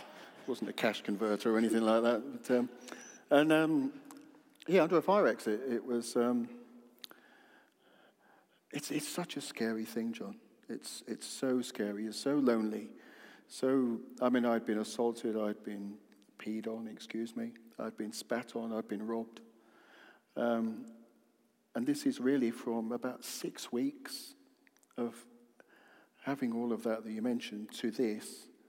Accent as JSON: {"language": "English", "town": "Caister-on-Sea", "region": "East of England", "country": "United Kingdom", "tie": "born or raised there", "also_born_or_lived": "Blackburn / Buxton", "said": "I was born in Blackburn in Lancashire, but when I was only 6 months old, we moved to Buxton in Derbyshire, where my dad took up a job as a teacher there. We then moved to Caister-on-Sea when I was six"}